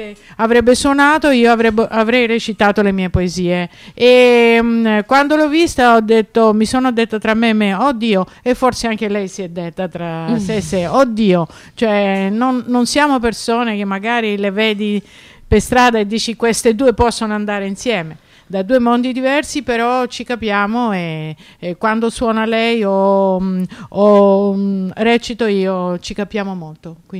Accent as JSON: {"language": "Italian", "country": "Greece", "second_language": "Italian", "moved": "yes", "lives_now": "Rome, Italy", "said": "sono greca e sono immigrata qui, vivo qui a Roma da più di 30 anni"}